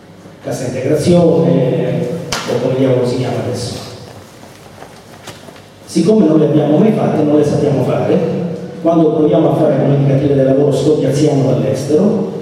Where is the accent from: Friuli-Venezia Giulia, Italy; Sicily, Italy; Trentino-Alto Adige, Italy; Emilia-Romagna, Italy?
Sicily, Italy; born there; Vicino al mio paese natale, nella Valle del Mela, è inquinata dai fumi della centrale delle raffinerie di Milazzo